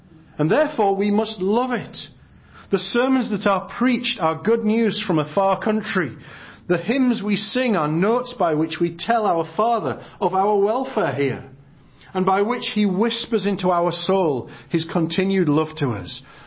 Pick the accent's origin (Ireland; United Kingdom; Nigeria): United Kingdom; England; now in United States; I'm from England, and others of you are from different places.